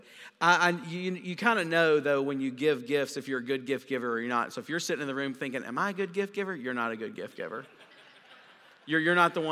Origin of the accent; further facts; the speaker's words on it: Mississippi, United States; You know, I growing up in South Mississippi, you know, conversations of like white Christmas, you know, that never happened where we lived.